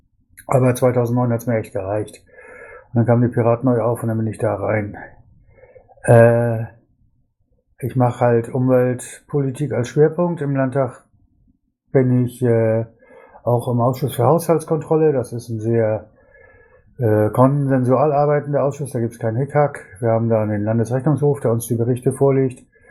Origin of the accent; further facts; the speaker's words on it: Schleswig-Holstein, Germany; ich bin ursprünglich Schleswig-Holsteiner, 2005 ins Ruhrgebiet gezogen.